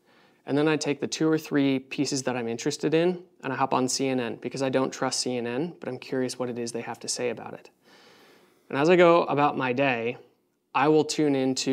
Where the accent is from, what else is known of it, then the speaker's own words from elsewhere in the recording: United States; born there; I was born in America, and I have a responsibility to pay attention to what's going on